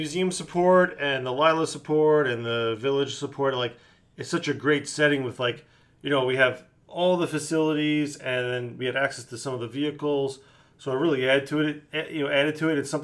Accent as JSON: {"language": "English", "town": "Manila", "region": "Metro Manila", "country": "Philippines", "tie": "born or raised there", "said": "I mean, I grew up in Manila. It's like traffic central over there."}